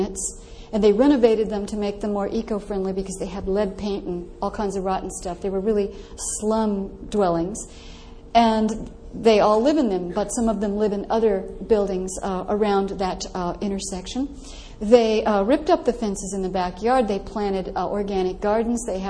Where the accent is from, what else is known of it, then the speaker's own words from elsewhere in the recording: Los Angeles, California, United States; a whole bunch of people down in Los Angeles, which is, by the way, I never admit this in public, my hometown.